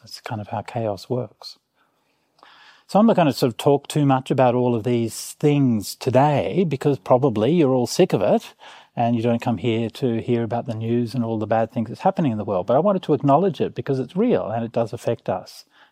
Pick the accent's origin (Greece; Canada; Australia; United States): Australia; I'm sorry. I shouldn't traffic in stereotypes. I am Australian, after all.